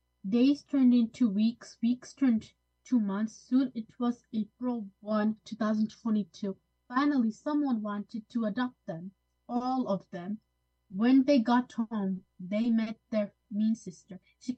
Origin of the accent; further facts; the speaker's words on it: Hudson, New York, United States; I'm 15, and I'm 10 years old from Hudson.